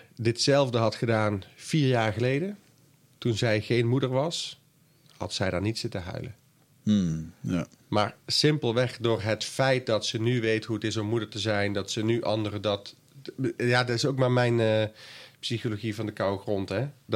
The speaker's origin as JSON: {"language": "Dutch", "town": "Boxmeer", "region": "North Brabant", "country": "Netherlands", "tie": "born there", "said": "Dus hij was jarenlang wethouder in het dorp waar ik geboren ben."}